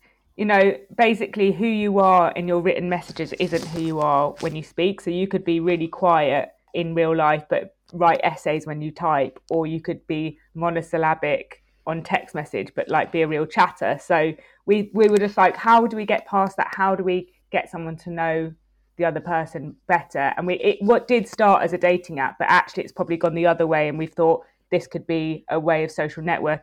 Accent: London, United Kingdom; I grew up in Holloway Road in North London, which was not as nice as it is now, 30 years ago.

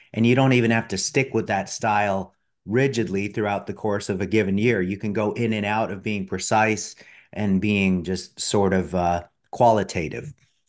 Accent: California, United States; accent: Californian; Yeah, that's right. That's where I get my accent from.

